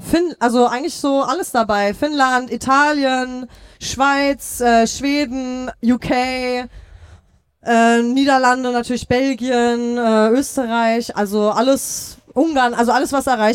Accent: Berlin, Germany; ich bin Berlinerin, wir sind alle Berliner.

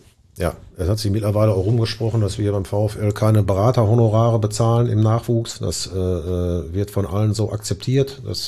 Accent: Bochum, North Rhine-Westphalia, Germany; also zunächst mal bin ich im Elisabeth-Krankenhaus geboren worden.

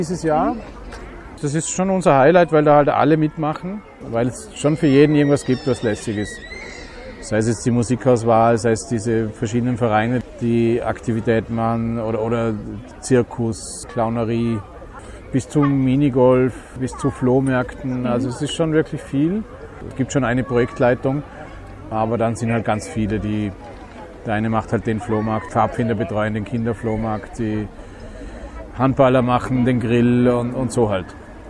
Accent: Vorarlberg, Austria; moved away as an adult; now in Vienna, Austria; Also ursprünglich komme ich aus Vorarlberg, bin da aufgewachsen, in die Schule gegangen. Dann bin ich mit 18, 19 nach Wien gekommen zum Studieren

